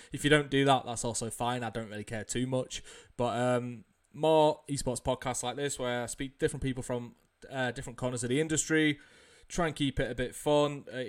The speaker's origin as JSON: {"language": "English", "region": "England", "country": "United Kingdom", "said": "I'm English. I speak proper English."}